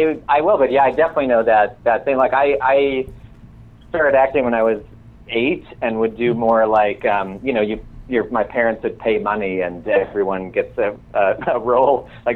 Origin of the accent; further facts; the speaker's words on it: Cleveland, Ohio, United States; every time we're home, and I'm from Cleveland, the family's all together